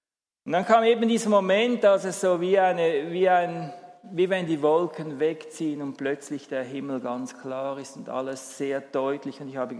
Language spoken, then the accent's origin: German; Aargau, Switzerland; Ich bin dort in der Nähe aufgewachsen, also im aargauischen Teil